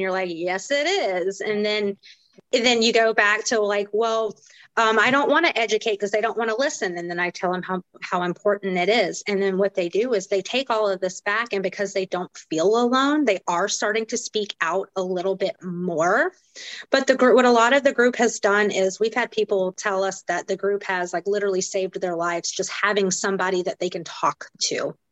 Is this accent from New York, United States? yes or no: no; South Carolina, United States; I did. Yeah, I'm from the East Coast.